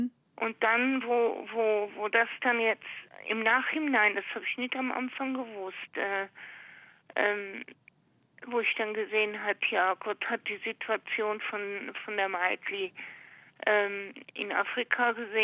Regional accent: Düsseldorf, North Rhine-Westphalia, Germany; ich komme aus Düsseldorf

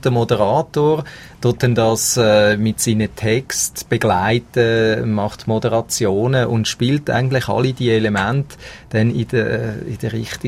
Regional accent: Zurich, Switzerland; Ich bin in Zürich aufgewachsen, also am Zürichsee. Ich habe dort eigentlich Privatradio oder Jungsradio schon gekannt. Und ich habe dann so gerade angefangen zu studieren in Zürich, habe in einer WG gelebt.

